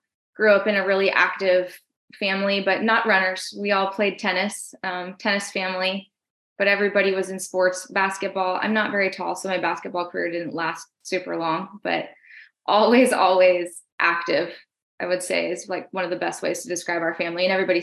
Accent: Paradise, California, United States; So I grew up in Paradise, California, which most people know now because of the fires.

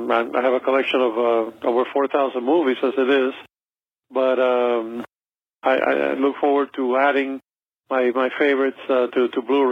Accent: Miami, Florida, United States; from Miami.

